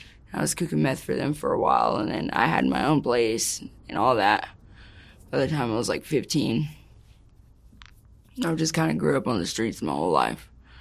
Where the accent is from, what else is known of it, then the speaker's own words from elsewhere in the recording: Oklahoma City, Oklahoma, United States; Oklahoma City, Oklahoma.